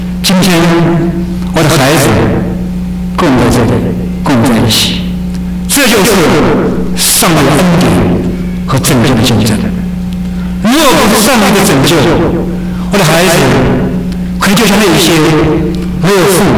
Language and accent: Chinese; Henan, China; 我说我是河南人